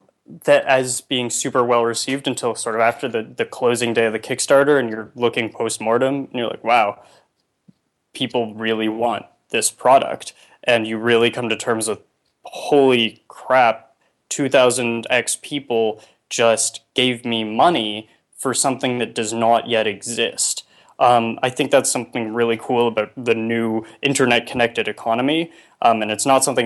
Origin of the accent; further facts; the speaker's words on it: Toronto, Ontario, Canada; Well, actually, I grew up in Toronto, and every time that I'd been going home for the holidays, I had seen a new store very near my house